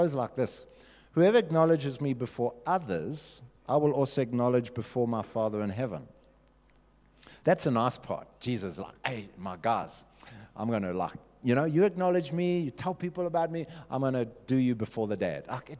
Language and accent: English; South Africa; It got me thinking about whether I'm proudly Christian to the same extent that I'm proudly South African.